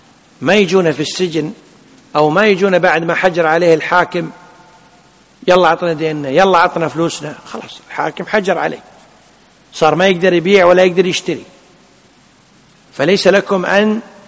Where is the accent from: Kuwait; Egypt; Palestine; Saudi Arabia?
Kuwait; وهذه أمثلة واضحة ومعمول بها والله الحمد، يعني عندنا في الكويت وفي غيرها من الدول الإسلامية.